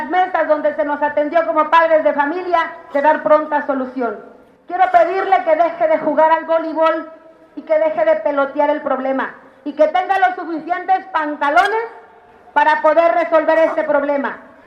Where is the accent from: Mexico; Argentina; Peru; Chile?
Mexico; Oaxaca; Nosotros como pueblos oaxaqueños hemos decidido no dar un paso hacia atrás